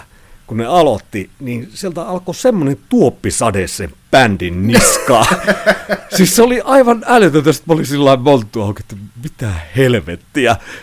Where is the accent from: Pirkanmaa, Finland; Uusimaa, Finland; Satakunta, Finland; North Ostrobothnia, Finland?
North Ostrobothnia, Finland; Oulu; siis Suomessahan Oulusta olen kotoisin